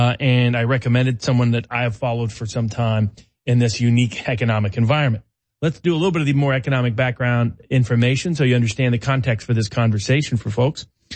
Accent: Chattanooga, Tennessee, United States; In my hometown of Chattanooga, Tennessee, Volkswagen, one of the great factories that brought new jobs to that public economy

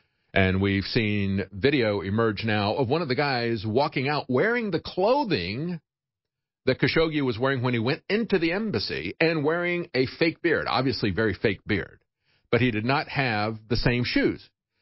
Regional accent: the South, United States; growing up in the South, I can tell you that the mandates and the quotas

